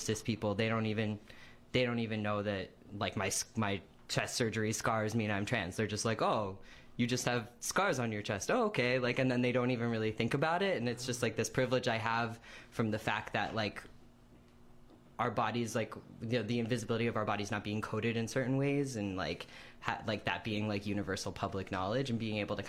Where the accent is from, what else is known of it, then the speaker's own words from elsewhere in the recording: United States; I mean, you know, I'm from the States